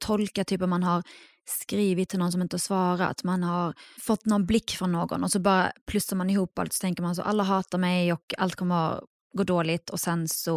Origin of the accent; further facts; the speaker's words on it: Skåne, Sweden; also born or lived in Iraq; Jag är ju uppväxt i Skåne på tidigt 90-tal. Så det var ganska speciellt för att vi kom ju då dit från Irak. Så att vi var typ den enda så arabiska familjen i en liten skånsk by.